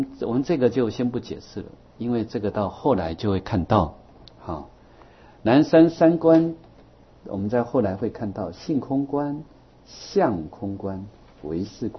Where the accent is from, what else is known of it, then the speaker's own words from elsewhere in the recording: Taiwan; 那这个是我们台湾人的福报，啊，我们在台湾的福报，所以台湾真是宝岛